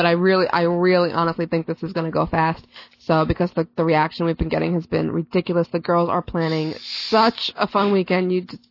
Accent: New York, United States; Maybe I'm just a New Yorker.

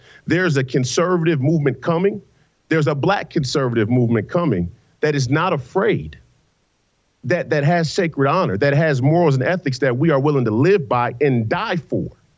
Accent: Minnesota, United States; And I come from the Rondo community.

